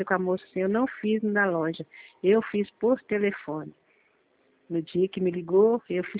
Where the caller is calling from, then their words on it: Betim, Minas Gerais, Brazil; eu sou aqui de Minas Gerais, estou no Betim, estou em Fazenda.